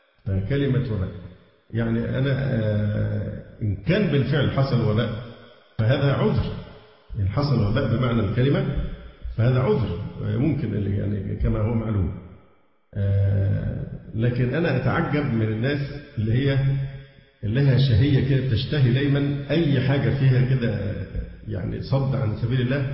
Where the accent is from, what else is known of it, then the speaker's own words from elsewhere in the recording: Egypt; فحتى الان حالات عندنا في مصر والله الحمد طيبه جدا